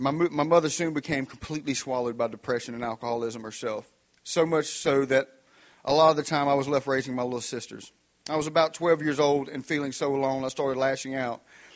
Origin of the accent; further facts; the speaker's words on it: Louisiana, United States; I'm 37 years old. I'm from Gina, Louisiana.